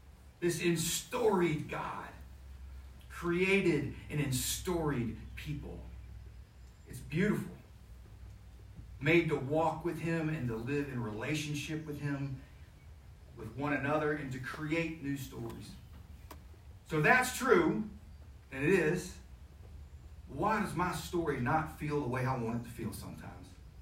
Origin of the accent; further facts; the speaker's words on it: Florida, United States; And I grew up in Florida, right? You see Jaws and you're from Florida, you don't get in the ocean for about 6 more years.